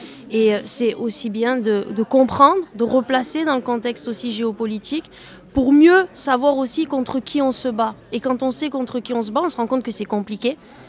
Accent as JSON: {"language": "French", "country": "France", "tie": "born there", "said": "j'habite à Arles. Je suis née en France de parents originaires d'Algérie."}